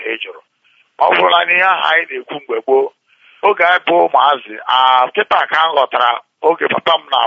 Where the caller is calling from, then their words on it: Modena, Emilia-Romagna, Italy; I am calling from Italy, Modena, precisely.